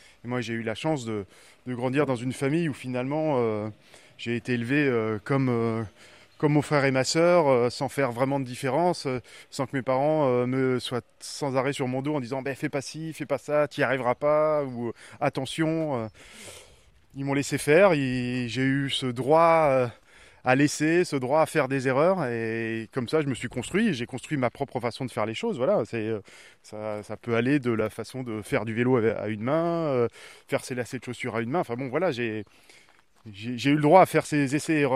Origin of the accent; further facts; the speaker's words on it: Briançon, Provence-Alpes-Côte d'Azur, France; born there; now in Brittany, France; je suis un vrai breton d'adoption. Mais bon, c'est un peu la caractéristique du breton, il vient un peu de partout. Effectivement, moi je suis né à la montagne, à Briançon